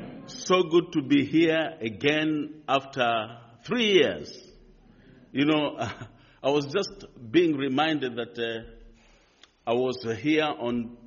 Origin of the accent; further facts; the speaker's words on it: Nairobi, Kenya; Well, I come from Kenya, and you can see the map of Kenya on the screen.